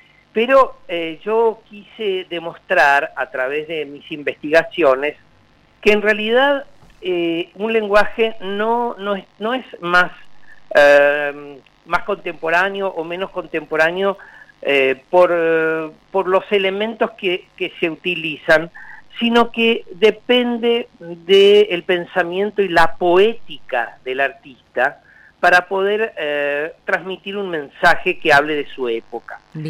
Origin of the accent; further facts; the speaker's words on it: Chaco, Argentina; born there; moved away as an adult; now in Buenos Aires, Argentina; yo soy un artista visual, que nací en el Chaco, pero vivo hace 35 años aproximadamente en Buenos Aires